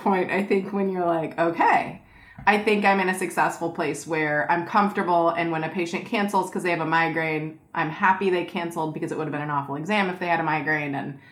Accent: California, United States; hi, I'm from California.

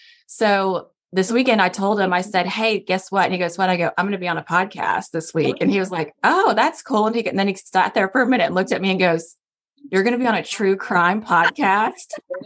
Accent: Grapevine, Texas, United States; So I grew up in Grayby. My parents were in education.

